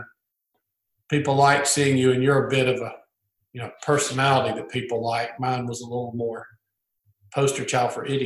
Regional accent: Albany, Georgia, United States; Albany, Georgia, about 2 hours south of here.

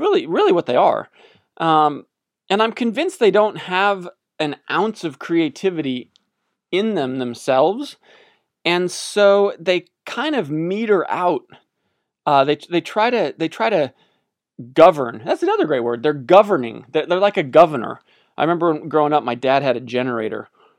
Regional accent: Albuquerque, New Mexico, United States; But growing up in New Mexico, in Albuquerque, a lot of the streets, they slope towards or away from, whichever way you're aiming.

